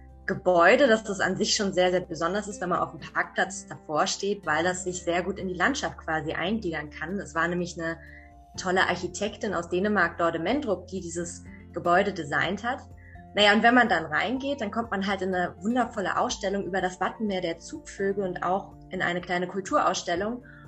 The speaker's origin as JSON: {"language": "German", "region": "Berlin", "country": "Germany", "said": "ich komme ursprünglich eigentlich aus Berlin, also ich bin ein typisches Großstadtkind"}